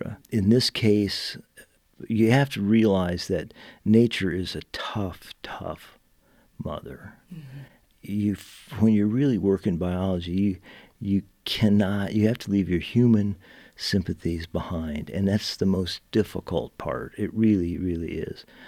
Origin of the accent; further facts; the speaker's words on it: Ohio, United States; I grew up in Ohio.